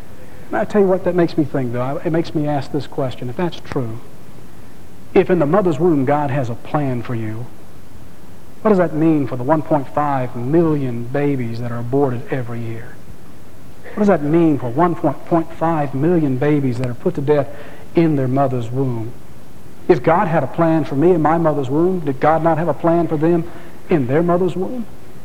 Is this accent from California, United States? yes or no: no; Atlanta, Georgia, United States; born there; But I was born in Georgia Baptist Hospital down in Atlanta.